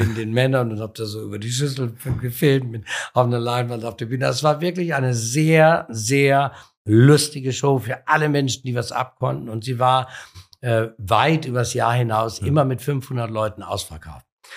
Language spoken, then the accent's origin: German; Hamburg, Germany; Ich komme aus Hamburg, ich fahre ja nicht in dieses Kaff, um noch was hier zu lassen.